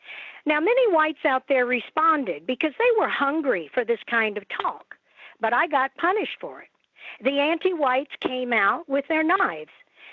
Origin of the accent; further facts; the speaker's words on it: the South, United States; I'm a Southerner. I'm a woman.